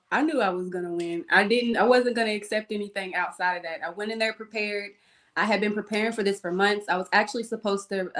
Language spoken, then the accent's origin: English; Cave City, Kentucky, United States; now in Louisville, United States; I am from Cave City, Kentucky, but I reside in Louisville, Kentucky.